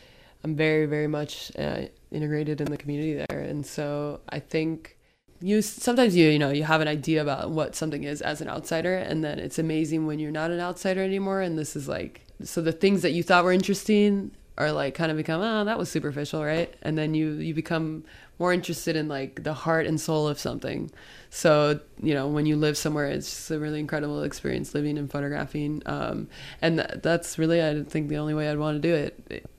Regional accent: Davie, Florida, United States; I grew up in Davie. Okay. Davie, Florida, another old town place. That was the Everglades.

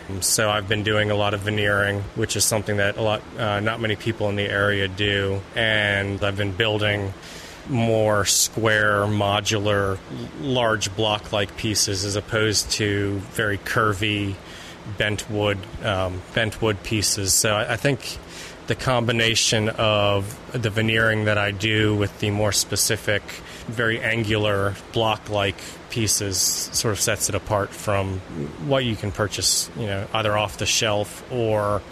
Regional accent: Charlottesville, Virginia, United States; I grew up in Charlottesville, and right now I'm trying to make a living building furniture.

